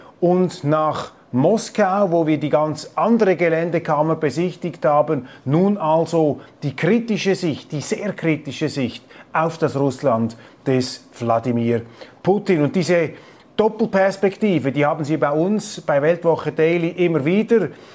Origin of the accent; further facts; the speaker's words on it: Switzerland; Und als Schweizer, ich habe jetzt erst meine allerersten Eindrücke als Schweizer